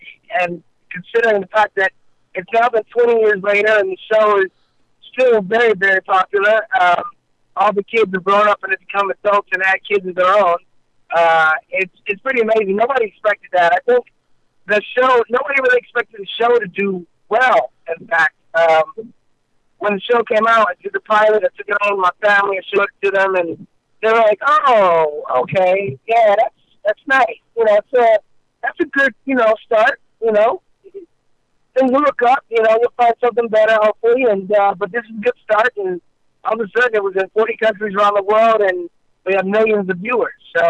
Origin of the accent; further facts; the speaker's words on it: Detroit, Michigan, United States; it really did make people in my hometown in Detroit very proud.